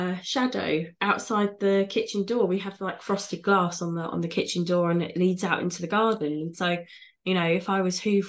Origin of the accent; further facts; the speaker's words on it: United Kingdom; The joys of being British and the stiff upper lip culture that comes with that.